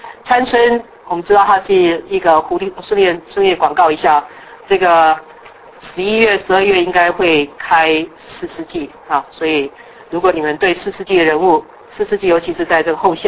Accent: China; 我想到我们中国人聪明，早就有一个成语说一个门当户对

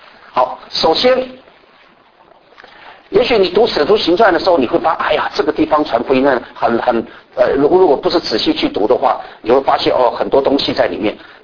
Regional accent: Kaohsiung, Taiwan; 但是我生长在台湾高雄一个就是比较乡下的地方

